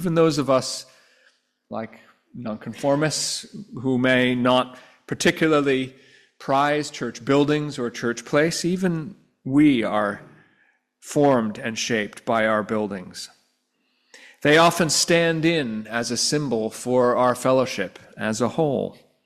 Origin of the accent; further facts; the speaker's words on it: Vermont, United States; now in England, United Kingdom; I grew up in Vermont, and I think is she in New Hampshire now?